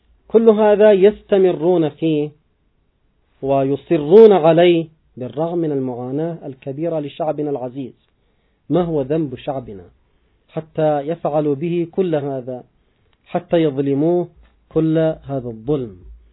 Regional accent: Yemen; ما حصل عندنا في اليمن ويحصل بشكل مستمر: عدوان شامل وحرب على مدى 8 سنوات، ونحن الآن في العام 9

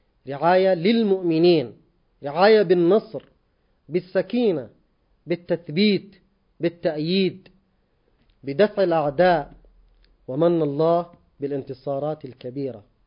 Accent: Yemen; على بلدنا اليمن

